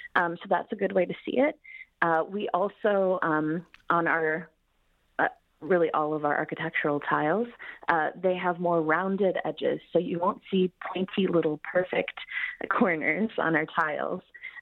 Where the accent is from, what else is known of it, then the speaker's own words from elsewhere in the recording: Detroit, Michigan, United States; So I was born and raised in Detroit.